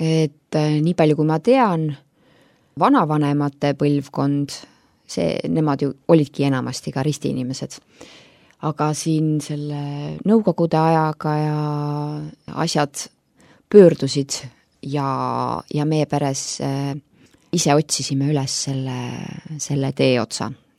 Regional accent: Tallinn, Harju County, Estonia; Ma olen sündinud, kasvanud Tallinnas, aga nagu me kõik või paljud meist, ega me oleme mingil ajal siia Tallinnasse jõudnud, ehk siis minu perel jõudsid Tallinnasse vanemad.

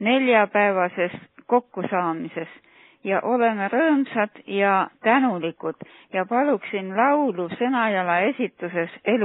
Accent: Võru, Võru County, Estonia; Võrust ja tahan ütelda ühe väikese rõõmsa sõnumi

